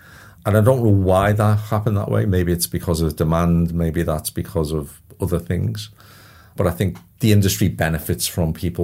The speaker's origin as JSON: {"language": "English", "town": "Liverpool", "region": "North West England", "country": "United Kingdom", "said": "Like being in the UK, I'm from Liverpool originally."}